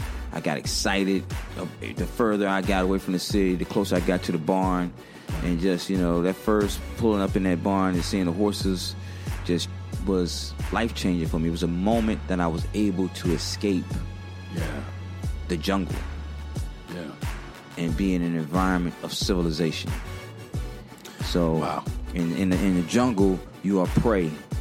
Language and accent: English; Washington, District of Columbia, United States; So, I grew up in Washington.